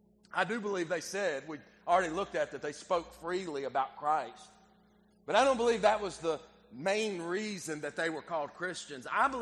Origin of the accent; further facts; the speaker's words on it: United States; I'm an American, right? I'm of America, an American, right?